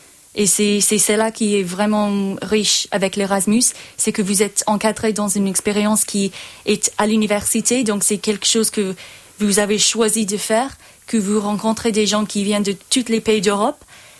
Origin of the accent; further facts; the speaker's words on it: Ireland; French is a second language; quand je suis rentrée chez moi en Irlande, après avoir passé un an dans des autres pays